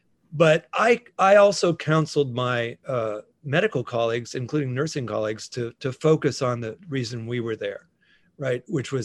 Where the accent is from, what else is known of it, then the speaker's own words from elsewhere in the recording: Florida, United States; also born or lived in Alabama; And as an American, you know, who grew up in Florida and Alabama, you know, there were reasons there that were even deeper